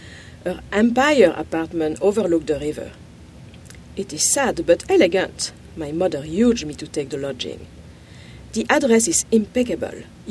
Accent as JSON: {"language": "English", "country": "Belgium", "moved": "yes", "lives_now": "United States", "said": "I've been in the United States for more than 25 years, but my husband is French, and I'm from Belgium, and we speak French at home"}